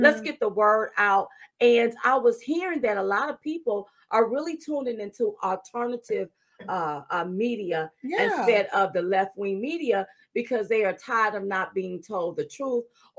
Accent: the South, United States; Okay, I'm from the South.

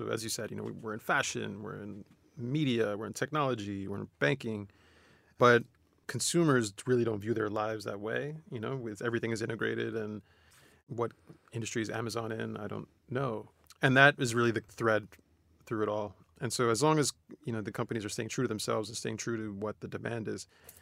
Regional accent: Queens, New York, United States; Now, I'm from Queens, New York. I don't know Richmond at all.

